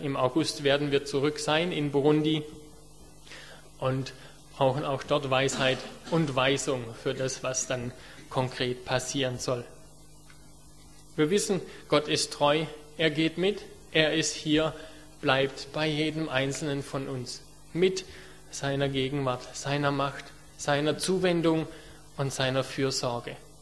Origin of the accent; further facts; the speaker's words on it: Germany; ich war spät dran, ich bin Deutscher, ich will pünktlich sein.